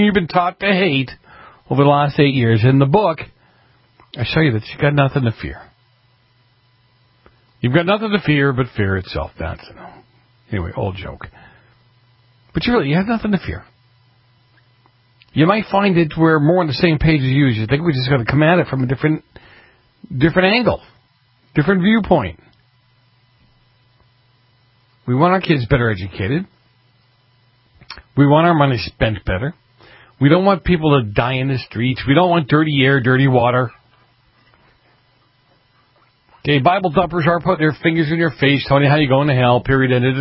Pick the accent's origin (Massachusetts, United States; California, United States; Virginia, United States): Massachusetts, United States; who is now running for the House seat in Massachusetts' 8th district. This is just wonderful. My home state again, making me proud.